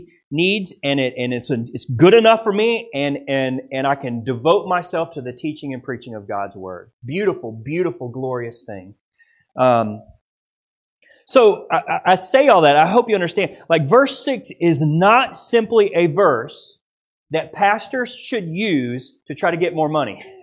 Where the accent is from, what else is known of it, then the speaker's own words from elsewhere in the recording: Florida, United States; I'm from the South up in the Panhandle, and we actually have land there, which is rare.